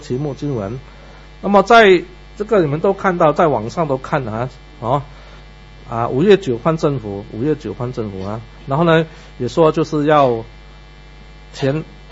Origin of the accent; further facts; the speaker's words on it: Malaysia; 不好意思，因为我是从马来西亚过来的，我必须要多讲点。